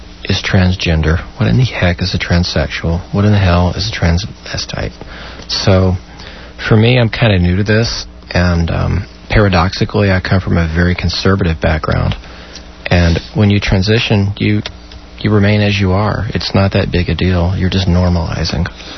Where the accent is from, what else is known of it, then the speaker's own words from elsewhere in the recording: Houston, Texas, United States; I'm from Houston, and a lot of people I knew growing up are from the upper Midwest, Indiana, Illinois, so forth.